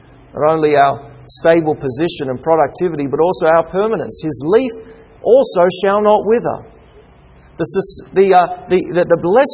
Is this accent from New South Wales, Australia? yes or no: no; Canberra, Australian Capital Territory, Australia; I grew up in Canberra, and when it gets to winter time, there are trees that lose their leaves altogether.